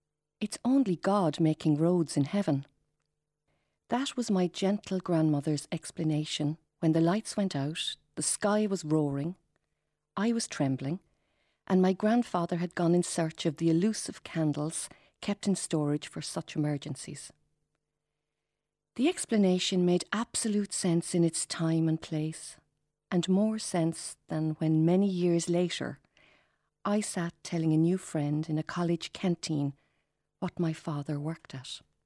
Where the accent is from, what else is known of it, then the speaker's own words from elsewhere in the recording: Eastersnow, County Roscommon, Ireland; Coming from a family with a short coal mining tradition and growing up in Easter snow on the edge of the plains of Boyle and 20 miles from the epicentre of pit life